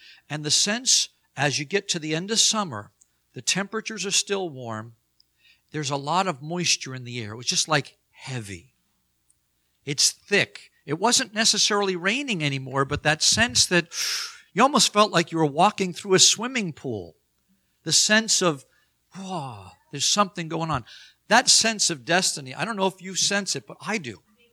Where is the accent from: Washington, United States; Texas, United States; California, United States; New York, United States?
New York, United States; Long Island; I remember as a young boy, when school would start in the fall, I grew up on Long Island